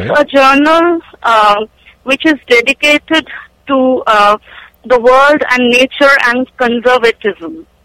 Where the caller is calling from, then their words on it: Omaha, Nebraska, United States; this is the first time that I'm calling to Poetry Open Mic, and I am from Omaha, Nebraska